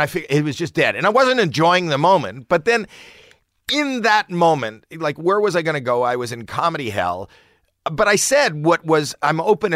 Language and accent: English; Toronto, Ontario, Canada; I'm from Toronto